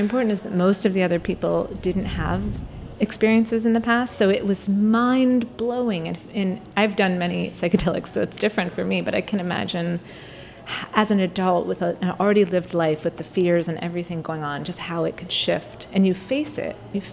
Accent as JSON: {"language": "English", "town": "Pittsburgh", "region": "Pennsylvania", "country": "United States", "tie": "born or raised there", "said": "No, I grew up in Pittsburgh."}